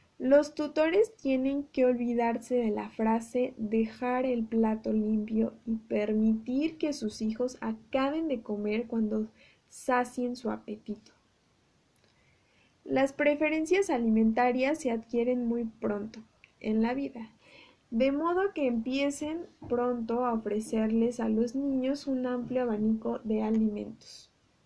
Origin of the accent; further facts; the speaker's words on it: Mexico; porque como cultura mexicana acompañamos las comidas con refrescos casi todo el tiempo.